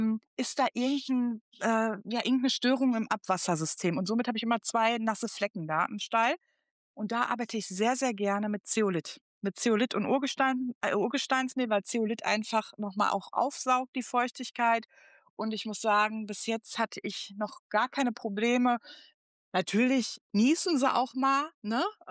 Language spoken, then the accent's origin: German; North Rhine-Westphalia, Germany; Also ich komme aus dem Pott, da ist es nie richtig dolle kalt, ne?